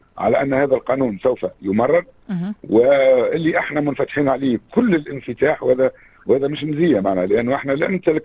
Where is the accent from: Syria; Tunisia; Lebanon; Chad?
Tunisia; سنناضل من اجل انه يكون عندنا في تونس قانون مشرف يجرم هذا التطبيع